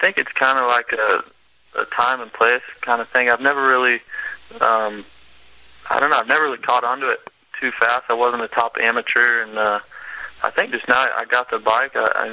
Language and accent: English; Iowa, United States; Yeah, there's a lot of fast motocrossers that actually come from my town.